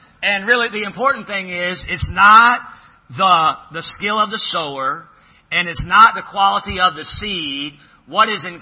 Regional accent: Southeast, United States; if you live in the Southeast all your life, and I was born and raised in the Southeast, you take it for granted.

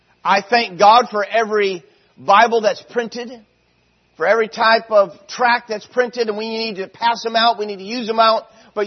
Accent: United States; accent: American; and actually speak with my American accent

